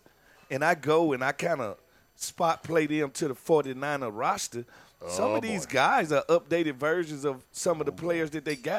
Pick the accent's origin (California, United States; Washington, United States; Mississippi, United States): Mississippi, United States; from Mississippi, man. You know what it is? You eat what the land bears.